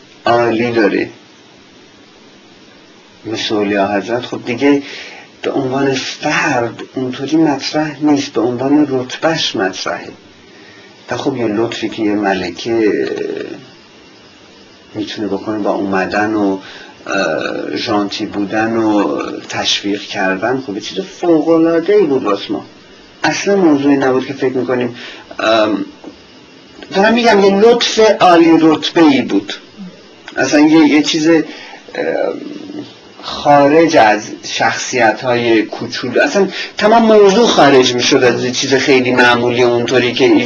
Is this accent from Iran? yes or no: yes; Iran; moved away; من با یه حالت قهر از ایران اومدم بیرون.